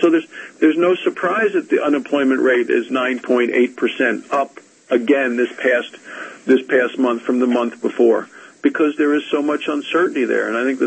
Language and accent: English; Casper, Wyoming, United States; I'm from Casper, Wyoming.